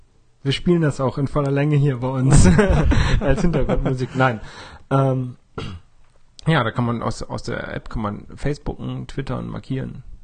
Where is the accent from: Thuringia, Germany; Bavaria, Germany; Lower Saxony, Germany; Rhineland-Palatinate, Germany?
Lower Saxony, Germany; Wie ihr ja aus der letzten oder vorletzten Folge wisst, komme ich aus der Nähe von Oldenburg.